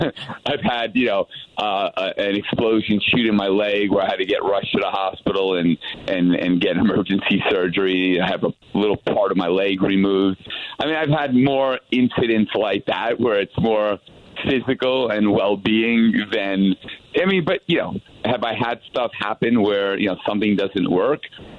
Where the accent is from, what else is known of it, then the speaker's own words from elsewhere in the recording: New York, United States; now in Las Vegas, United States; So, you know, Vegas is my home, even though I'm from New York.